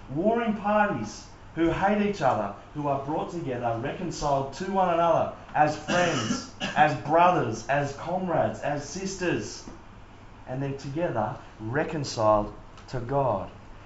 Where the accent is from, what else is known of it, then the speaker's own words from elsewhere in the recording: New South Wales, Australia; "Oh, no, mate, we're Skippies, we're Aussies, we're from the Central Coast, we've just got to sit."